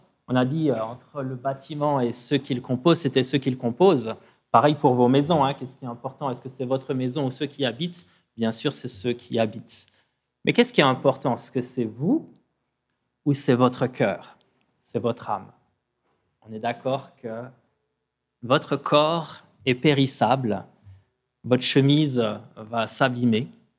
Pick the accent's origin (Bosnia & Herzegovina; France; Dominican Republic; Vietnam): France; Vichy, Auvergne-Rhône-Alpes; Nous, donc, venant de Vichy, on est des Bourbonnais, et vous, vous êtes des Auvergnats.